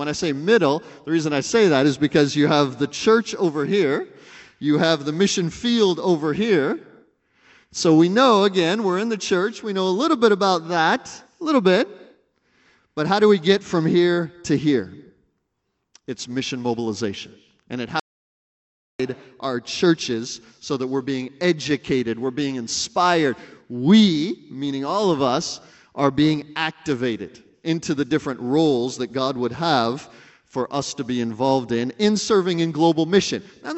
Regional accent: Pasadena, California, United States; So I am not from Missouri. I'm one of those from California, forgive me. The best of us, of course, yes. So I'm from Pasadena.

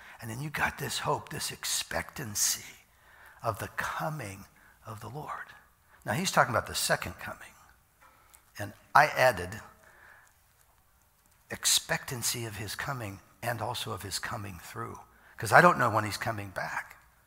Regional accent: Iowa, United States; It's like, I'm from Iowa. Did I mention that? I haven't today. Well, I am

